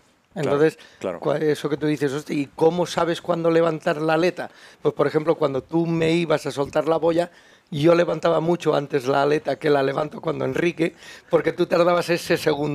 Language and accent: Spanish; Burriana, Valencian Community, Spain; Soy de Burriana, ¿no? Es una ciudad al lado de Castellón, unos 30-35 mil habitantes. Es pequeñita, tenemos el mar aquí delante, es todo costa. No es una costa montañosa, es una costa de playas, de arena y eso.